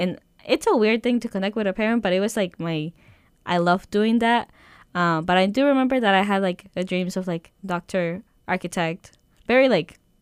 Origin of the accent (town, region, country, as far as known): Peru; born or raised there